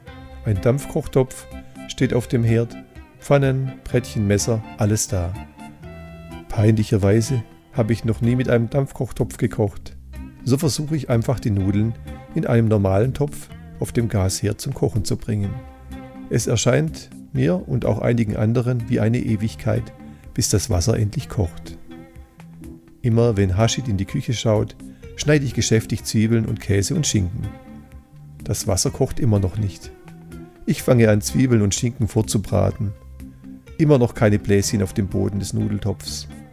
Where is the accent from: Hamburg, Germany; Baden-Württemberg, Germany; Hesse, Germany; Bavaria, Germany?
Baden-Württemberg, Germany; Irgendeine Spezialität aus meiner Heimat. Er würde mir alles einkaufen, was ich dazu benötige. Schwäbische Maultaschen bekomme ich leider nicht hin.